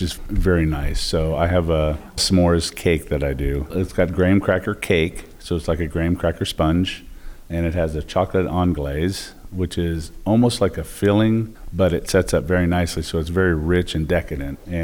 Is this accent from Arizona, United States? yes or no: yes; Phoenix, Arizona, United States; I grew up in Phoenix, Arizona, kind of cut my chops there.